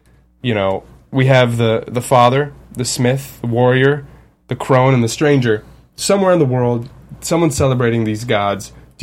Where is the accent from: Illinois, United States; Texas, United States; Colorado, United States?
Colorado, United States; Bring it back to, I grew up in Colorado, and that's very well defined seasons there.